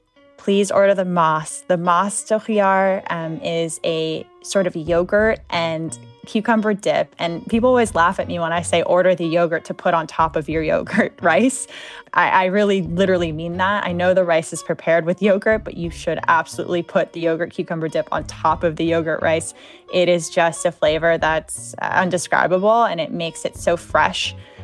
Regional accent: Los Angeles, California, United States; I was born and raised in Los Angeles.

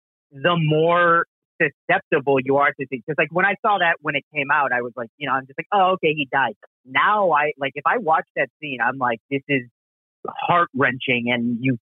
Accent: Midwest, United States; I grew up in the Midwest. You said play catch.

